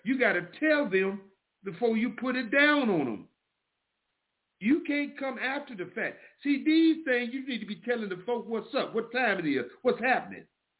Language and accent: English; the South, United States; Now, y'all do say children. Because I was raised in the South.